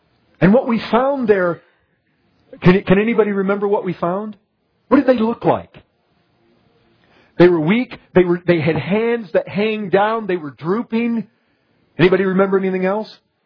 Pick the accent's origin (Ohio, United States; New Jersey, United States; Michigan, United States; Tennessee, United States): Michigan, United States; born or raised there